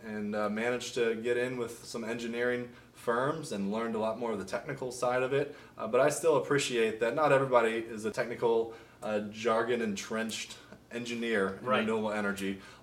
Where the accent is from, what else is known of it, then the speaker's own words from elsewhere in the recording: Houston, Texas, United States; I grew up in Houston, Texas, and until the year 2004, that summer, I thought global warming was still debatable.